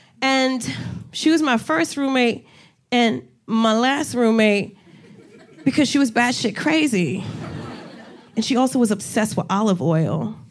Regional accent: New Jersey, United States; So I went to college in Miami. I'm originally from Jersey. I went to college in Miami.

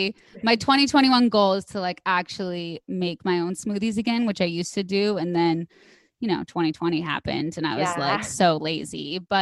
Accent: Midwest, United States; I grew up in the Midwest eating whatever every other teenager was eating.

